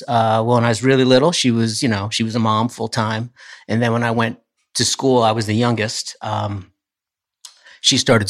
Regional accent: Poughkeepsie, New York, United States; I grew up in the Poughkeepsie area.

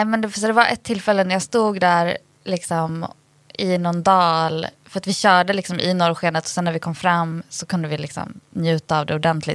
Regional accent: Dalarna County, Sweden; Jag är ändå uppvuxen i Dalarna

